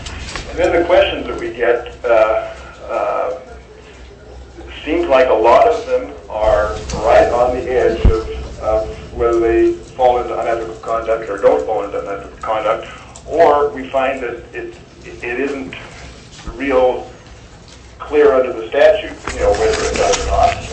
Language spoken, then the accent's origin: English; Fairbanks, Alaska, United States; I'm from Fairbanks.